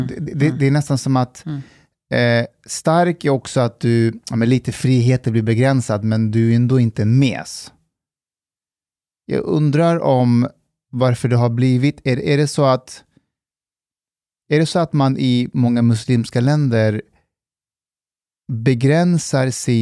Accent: Afghanistan; now in Sweden; för jag är från Afghanistan

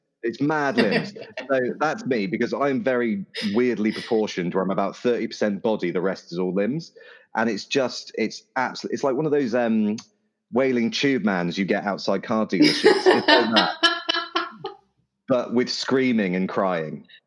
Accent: United Kingdom; Because I didn't want to ring anyone, because I'm terribly British.

